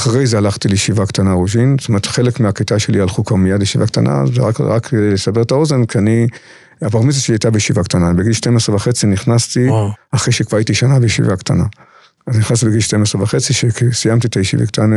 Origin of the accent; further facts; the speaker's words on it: Bnei Brak, Central District, Israel; born there; אנחנו נולדתי בבני ברק